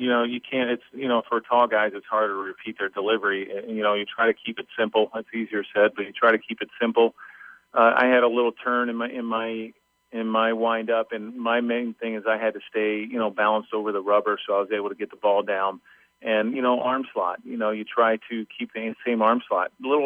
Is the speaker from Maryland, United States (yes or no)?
yes; Baltimore, Maryland, United States; I grew up in Baltimore, so I grew up on the East Coast.